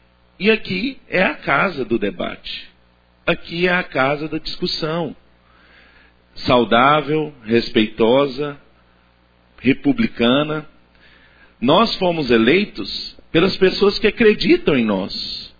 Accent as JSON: {"language": "Portuguese", "country": "Brazil", "said": "Nós não podemos ficar reféns dessas atribuições negativas que se dá ao Brasil, que nós só somos brasileiros de 4 em 4 anos, não pode, esses estereótipos têm que acabar."}